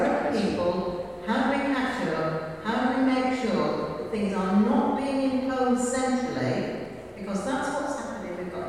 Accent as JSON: {"language": "English", "town": "Sheffield", "region": "Yorkshire and the Humber", "country": "United Kingdom", "said": "I'm from Sheffield."}